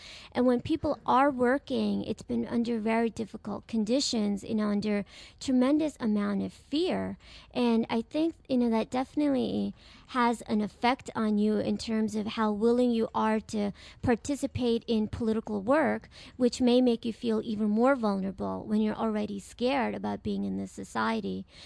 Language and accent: English; India; English is a second language; Right, I'm from India.